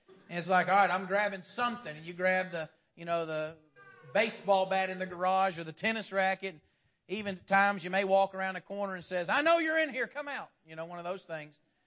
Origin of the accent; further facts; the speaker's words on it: Pennsylvania, United States; there was a time when we were growing up in Pennsylvania. My high school days were spent in Pennsylvania.